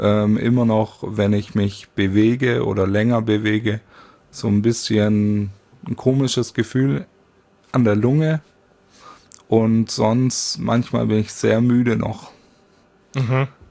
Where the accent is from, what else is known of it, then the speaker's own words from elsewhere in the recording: Saint-Nazaire, Pays de la Loire, France; Also Nantes ist ja, da war ich dann im Krankenhaus als Kind. Ich bin in Saint-Nazaire geboren und wurde nach Nantes verfrachtet, weil ich zu früh geboren bin.